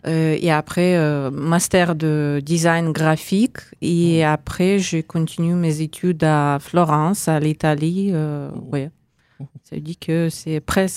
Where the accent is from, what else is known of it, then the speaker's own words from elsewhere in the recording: Moscow, Russia; French is a second language; moved away as an adult; now in Nancy, France; J'étais née à Moscou et j'ai vécu toute ma vie là-bas.